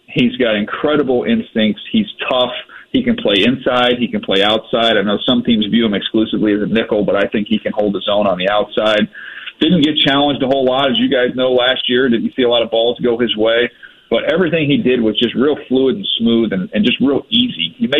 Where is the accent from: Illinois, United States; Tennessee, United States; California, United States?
California, United States; San Diego; And, you know, I grew up in San Diego. I love San Diego.